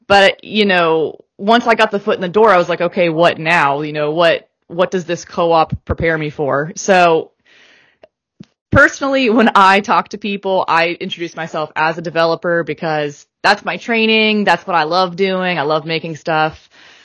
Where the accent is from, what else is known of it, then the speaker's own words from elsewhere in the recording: Raleigh, North Carolina, United States; Oh, I'm from Raleigh-Durham, North Carolina, USA.